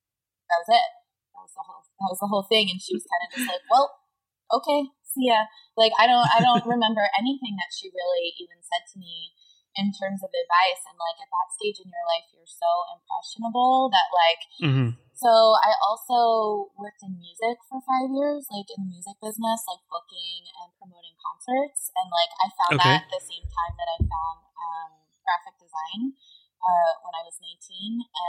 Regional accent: New Jersey, United States; I grew up near Philly in the South Jersey area.

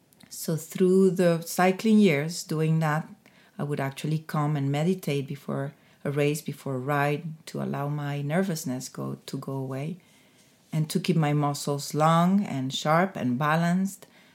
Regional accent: Mexico City, Mexico; So I was born in Mexico City. even though I have that French heritage, and I grew up speaking two languages because there is a French community in Mexico City.

